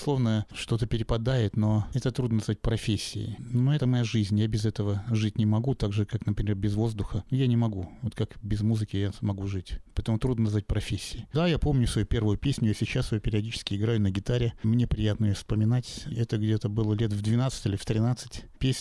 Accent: Saint Petersburg, Russia; потому как истинный петербуржец, я уже говорил, это пространство, это вода, это воздух, небо, камень.

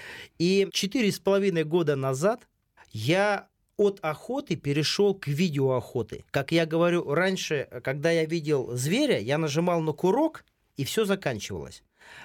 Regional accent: Chelyabinsk Oblast, Russia; а я же вырос на Урале, на Южном Урале, в Челябинской области

